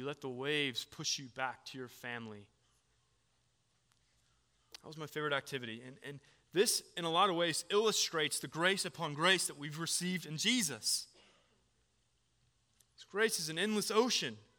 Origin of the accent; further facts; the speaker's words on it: Florida, United States; Growing up in Florida, the beach was an enduring summer pastime. We would go each and every summer.